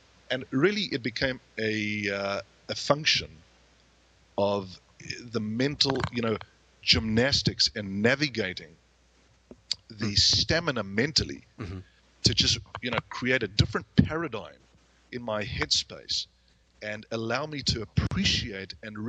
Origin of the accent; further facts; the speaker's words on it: South Africa; moved away as an adult; now in United States; Born and bred in South Africa, and as we'll discover, truly a son of Africa, was one of the most difficult things I have ever done in my entire life.